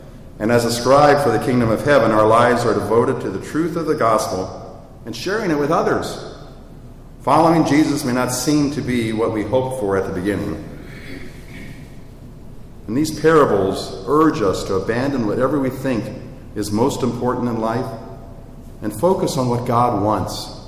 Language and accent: English; St. Louis, Missouri, United States; So I grew up in Missouri Synod, and I grew up in St. Louis, and I grew a block away from the seminary.